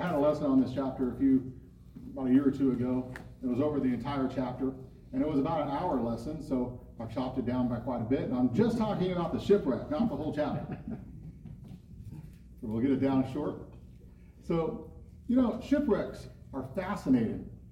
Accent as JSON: {"language": "English", "town": "San Diego", "region": "California", "country": "United States", "tie": "born or raised there", "said": "I mean, I grew up here in San Diego."}